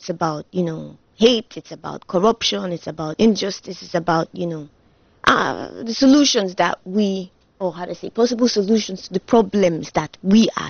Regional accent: Nigeria; English is a second language; also born or lived in Germany; I still live in Nigeria, but I moved out of Nigeria for about 7 years to study in Germany.

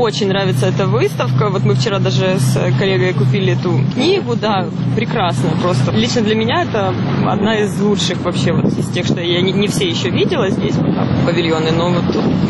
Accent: Kyiv, Ukraine; Нет, я киевлянка

